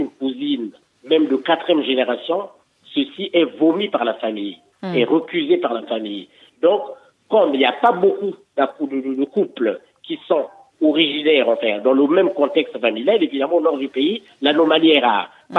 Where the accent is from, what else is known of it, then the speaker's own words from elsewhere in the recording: Republic of the Congo; en tout cas chez nous, en Afrique et au Congo particulièrement, le dépistage est délicat.